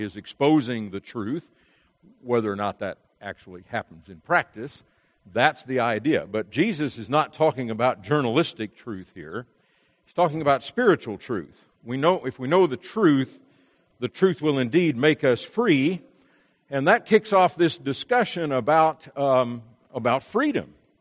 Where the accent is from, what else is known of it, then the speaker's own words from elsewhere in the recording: Indianapolis, Indiana, United States; The city, I grew up in Indianapolis, and the paper there, very conservative newspaper